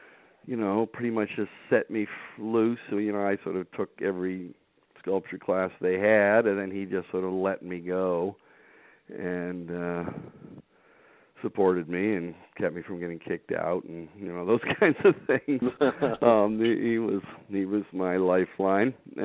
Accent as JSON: {"language": "English", "town": "Cleveland", "region": "Ohio", "country": "United States", "tie": "born or raised there", "said": "Cleveland, Ohio."}